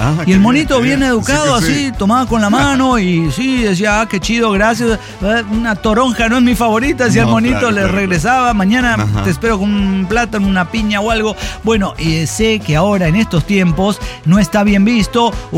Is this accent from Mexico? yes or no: yes; Querétaro, Mexico; en el Querétaro de los 90, por las calles del centro, avenida del 57 y Madero, casi por donde vivía